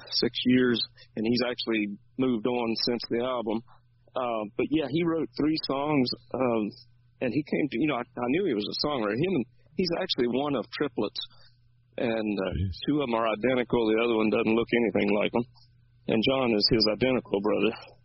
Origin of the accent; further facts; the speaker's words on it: Timberville, Virginia, United States; he actually grew up near my hometown in Virginia. I lived in a town called Timberville